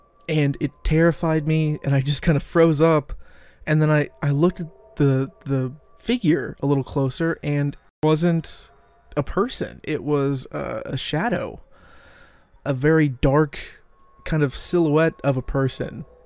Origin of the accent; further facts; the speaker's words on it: Independence, Missouri, United States; now in Excelsior Springs, United States; So when I was 16, I moved from Independence to Excelsior Springs, Missouri.